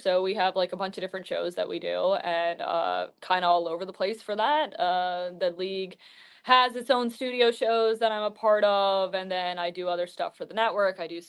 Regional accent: Toronto, Ontario, Canada; I'm Canadian, so I'm from Toronto.

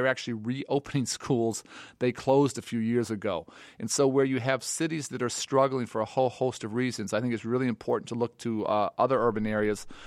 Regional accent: Chicago, Illinois, United States; whether it's, you know, Philly or, you know, my hometown of Chicago

